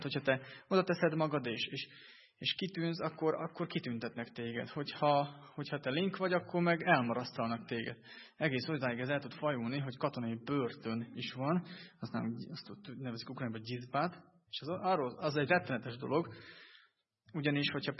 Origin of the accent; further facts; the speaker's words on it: Zakarpattia Oblast, Ukraine; now in Hungary; én ahonnan jöttem Kárpátaljáról, ott kötelező a sorkatonosság